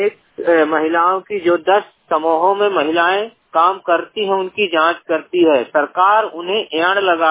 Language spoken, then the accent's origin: Hindi; Umaria, Madhya Pradesh, India; मैं मध्य प्रदेश जिला उमरिया का निवासी हूं